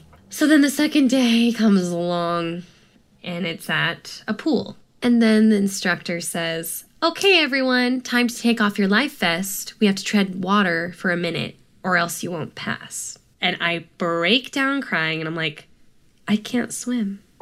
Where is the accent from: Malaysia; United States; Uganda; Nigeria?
United States; San Jose, California; born there; I was born in San Jose, California, and I didn't have much exposure to water at all.